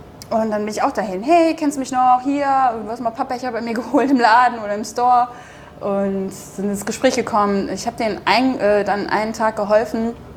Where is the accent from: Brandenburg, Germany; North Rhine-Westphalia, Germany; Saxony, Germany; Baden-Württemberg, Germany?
North Rhine-Westphalia, Germany; Duisburg; now in Bremen, Germany; ich komme eigentlich aus Duisburg, aber jetzt wohne ich in Bremen